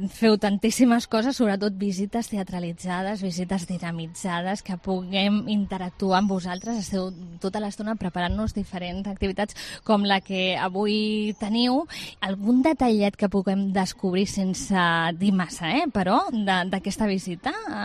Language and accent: Catalan; Reus, Catalonia, Spain; Saps que soc de Reus i aquesta història no me la coneixia